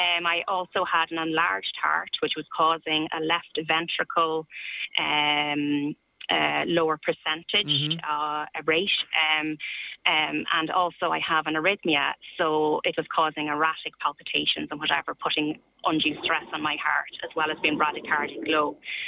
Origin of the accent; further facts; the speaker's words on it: Dublin, Leinster, Ireland; I'm originally from Dublin